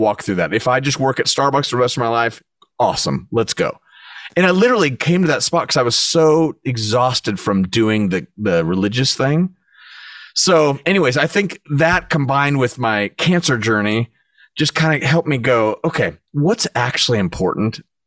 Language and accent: English; California, United States; now in Franklin, United States; We live in Franklin, Tennessee now, and I'm from Orange County, California.